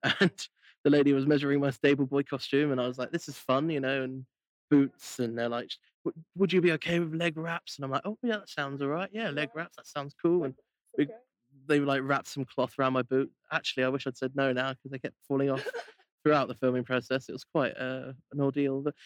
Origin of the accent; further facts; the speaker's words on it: United Kingdom; because I'm so British